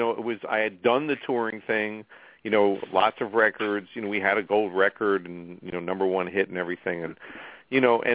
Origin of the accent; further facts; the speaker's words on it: New York, United States; moved away as an adult; I moved here in 1989 from our mutual home state, me and Todd's home state of New York.